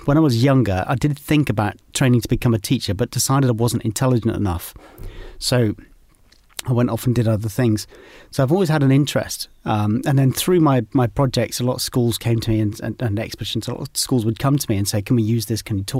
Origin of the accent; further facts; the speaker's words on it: South West England, United Kingdom; As a young boy, I grew up in South Devon, so I had the moors and the rivers and the lakes and the streams and the coast.